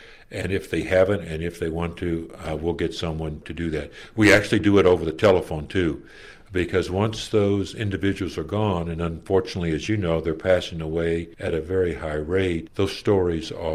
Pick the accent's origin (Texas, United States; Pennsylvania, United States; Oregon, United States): Texas, United States; Fredericksburg; I was raised here in Fredericksburg. I love the town here. I love the people here.